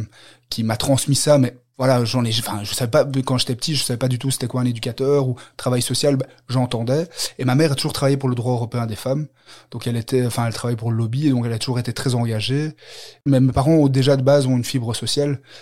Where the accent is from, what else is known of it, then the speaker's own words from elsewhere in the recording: Brussels, Belgium; Je viens de Belgique, de Bruxelles.